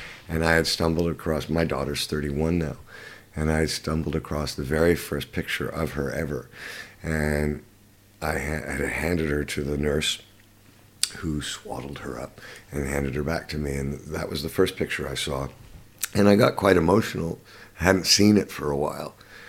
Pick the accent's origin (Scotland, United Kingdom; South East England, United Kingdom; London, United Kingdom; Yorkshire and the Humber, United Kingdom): London, United Kingdom; born there; I was born here in London.